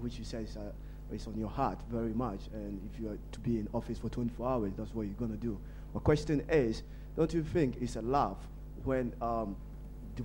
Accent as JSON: {"language": "English", "country": "Ghana", "said": "I'm from London Metropolitan University, but I'm from Ghana."}